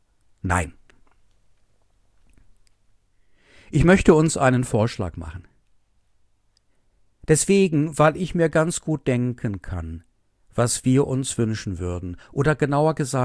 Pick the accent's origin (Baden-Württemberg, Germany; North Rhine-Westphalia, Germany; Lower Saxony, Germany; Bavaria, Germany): North Rhine-Westphalia, Germany; Essen; Ich komme aus der Stadt Essen. Da lebten auf ein paar Quadratkilometern schnell mal 1000 Menschen und mehr.